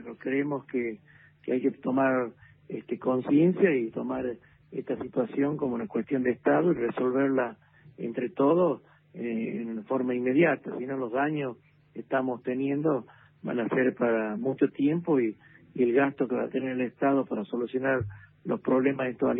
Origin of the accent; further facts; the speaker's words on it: Tartagal, Salta, Argentina; yo vengo del interior profundo, ¿no? Yo vengo de Cartagal, el norte argentino. Estamos muy pegaditos con la frontera de Bolivia. En ese lugar realmente la situación es todavía más desigual que en cualquier otro lugar de la Argentina.